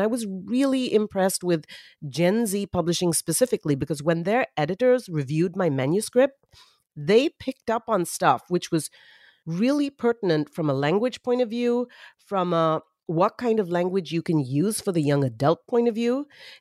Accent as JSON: {"language": "English", "town": "Mumbai", "region": "Maharashtra", "country": "India", "tie": "born or raised there", "said": "I grew up in Mumbai, India."}